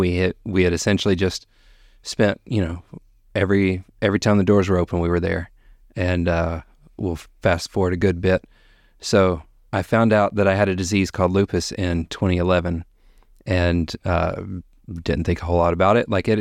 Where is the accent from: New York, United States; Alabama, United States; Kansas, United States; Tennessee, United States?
Alabama, United States; Huntsville; moved away as an adult; I always tell folks around here Huntsville because that's just the easiest thing.